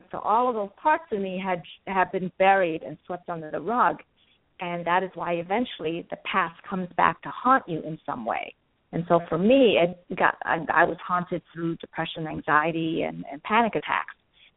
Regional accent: Taiwan; also born or lived in Los Angeles / New York; now in United States; I may have an Italian last name, but I am Asian, and I came here from Taiwan, and living in Los Angeles, and then living in New York

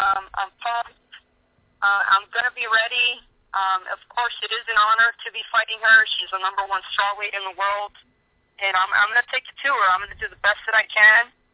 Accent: California, United States; I have family in California. I grew up in California

